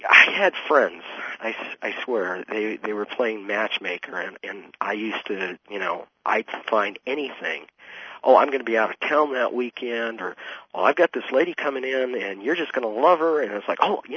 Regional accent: New Mexico, United States; also born or lived in Pennsylvania; And you know, I was born in Pennsylvania, so, but I swear, I mean, I've been out here in the Southwest since I've been 4 years old. Now, we have four distinct seasons in New Mexico

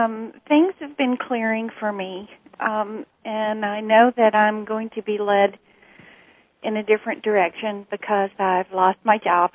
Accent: Arizona, United States

